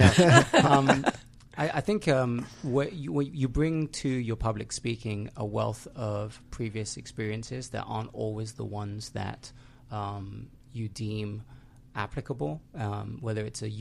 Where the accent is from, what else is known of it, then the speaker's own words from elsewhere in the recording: Alabama, United States; Yeah, I'm actually from Alabama.